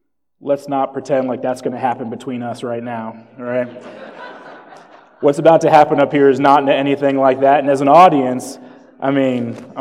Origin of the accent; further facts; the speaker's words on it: Florida, United States; also born or lived in Jamaica; I was born in Jamaica. I grew up in South Florida.